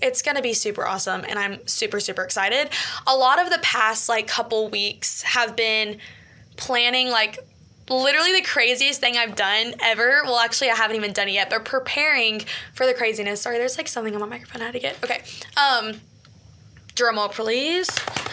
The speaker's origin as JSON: {"language": "English", "town": "Bowling Green", "region": "Kentucky", "country": "United States", "tie": "born or raised there", "also_born_or_lived": "Nashville", "said": "It's in Bowling Green, Kentucky, where I was raised, not born. I almost said born and raised. I was born in Nashville, actually"}